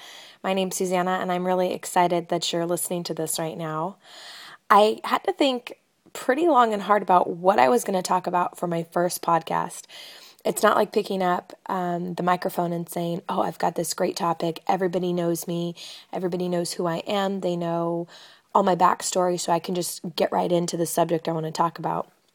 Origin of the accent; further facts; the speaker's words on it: Fresno, California, United States; where I came from California, in the middle, it's not a small town, but I love this place.